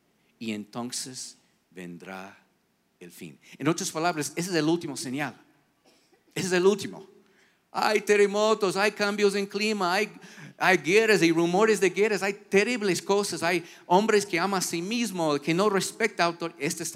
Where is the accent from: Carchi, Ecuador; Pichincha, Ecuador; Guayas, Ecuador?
Pichincha, Ecuador; Quito; Como buen quiteños, nosotros tenemos nuestras tradiciones